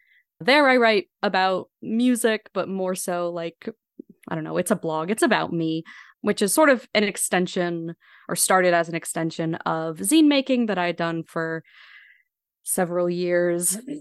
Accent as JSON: {"language": "English", "town": "Chicago", "region": "Illinois", "country": "United States", "tie": "born or raised there", "moved": "as an adult", "lives_now": "Philadelphia, United States", "said": "I grew up around Chicago and then I went to college in Chicago proper, lived there for like 5 years and then moved to Philadelphia."}